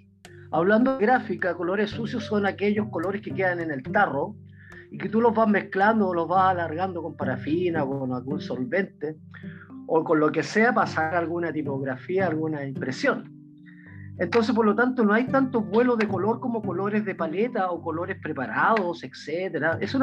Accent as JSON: {"language": "Spanish", "town": "Hualpén", "region": "Biobío", "country": "Chile", "tie": "born or raised there", "also_born_or_lived": "Concepción", "lives_now": "Chillán, Chile", "said": "Yo soy nacido en Concepción, oriundo de Hualpén, con residencia en Chillán, y ahora ya somos Ñuble."}